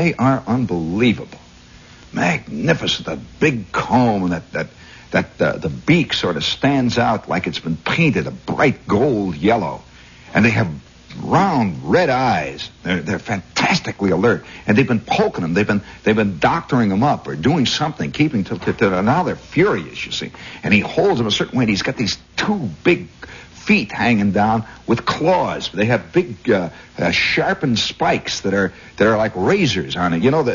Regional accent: Indiana, United States; accent: Indiana; And so I immediately turned down my Indiana accent. I had it, you know. I said, yep, I'm from Indiana.

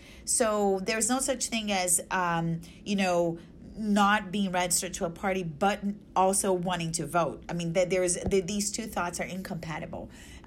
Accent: Brazil; moved away as an adult; now in United States; I'm from Brazil. I came here, married an American citizen, became an American citizen. Therefore, I am now an American of Latino descent.

